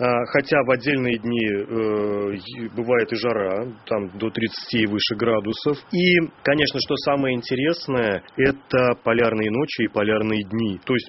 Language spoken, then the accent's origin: Russian; Moscow, Russia; если мы, москвичи